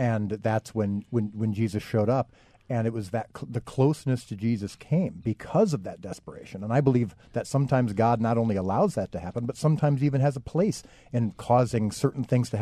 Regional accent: Chicago, Illinois, United States; I'm from Chicago, so I know St. Anthony.

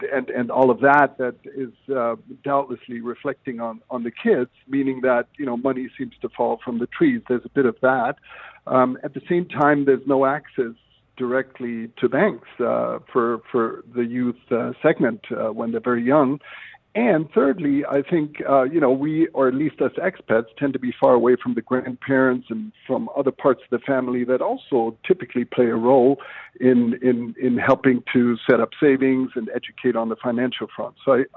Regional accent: Germany; I'm originally from Germany

